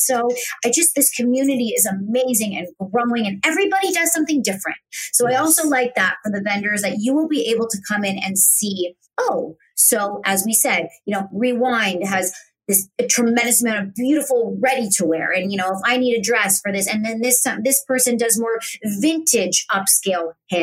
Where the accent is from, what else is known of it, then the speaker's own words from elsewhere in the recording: Canada; We're really Canadian.